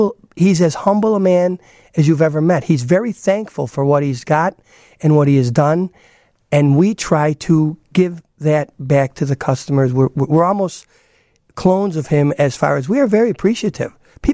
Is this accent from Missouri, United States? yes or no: no; Chicago, Illinois, United States; youngest daughter went to school out in Arizona, and we were in Arizona, and one thing led to another, and we're from Chicago.